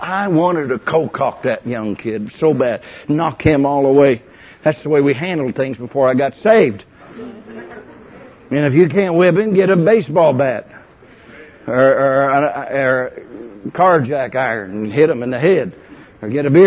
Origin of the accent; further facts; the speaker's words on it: California, United States; When the Lord told me to go back to California, I could not go back to my hometown.